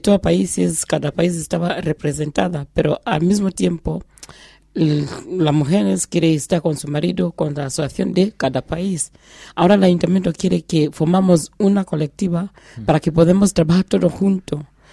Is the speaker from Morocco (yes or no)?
yes; Morocco; Nosotros venimos, yo creo que la tercera, el tercer plan, que somos los marroquíes